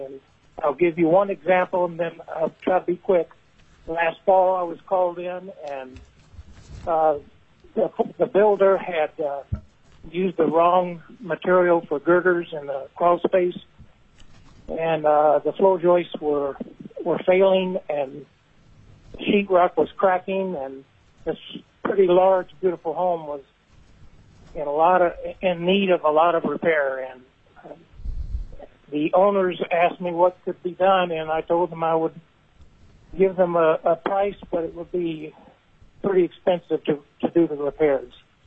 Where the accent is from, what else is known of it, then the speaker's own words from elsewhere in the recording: Wasilla, Alaska, United States; I am from Wasilla, Alaska.